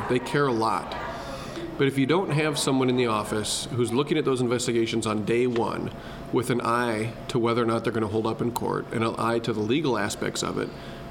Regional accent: Decorah, Iowa, United States; Born and raised. My dad is from Decorah. His parents are from Oshin, which is about 10 miles away. Grew up there.

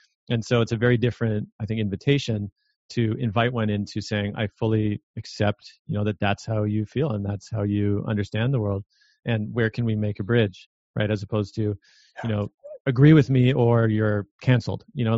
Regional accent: Canada; I do see as a Canadian, you know, looking south

